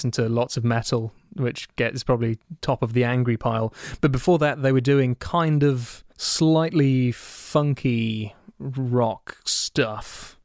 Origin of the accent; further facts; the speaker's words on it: Bedford, East of England, United Kingdom; my hometown of Bedford.